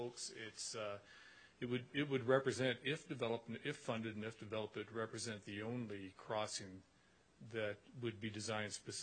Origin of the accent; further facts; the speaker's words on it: Nebraska, United States; also born or lived in Wyoming; I've got minimal experience with horses, even though I grew up in Nebraska and Wyoming, believe it or not.